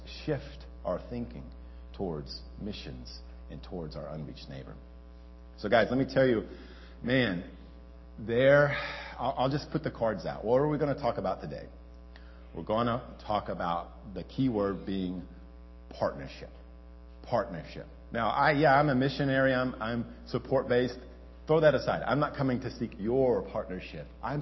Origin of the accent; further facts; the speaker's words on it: the South, United States; now in New York, United States; I'm a redneck from the South, and my wife's a redneck from Alaska.